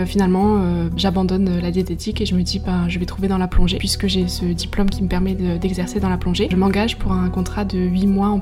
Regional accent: Hauts-de-France, France; Moi, j'ai grandi dans le Nord.

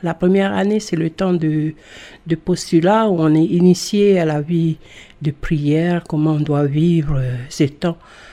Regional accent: Balade, North Province, New Caledonia; Je suis originaire de Balade, de la commune de Puebo. J'ai grandi dans une famille chrétienne.

